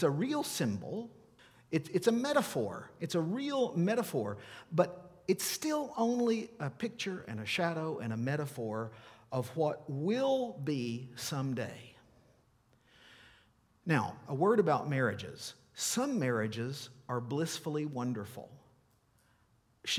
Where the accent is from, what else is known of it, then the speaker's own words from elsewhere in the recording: Tennessee, United States; knew that I was from Tennessee.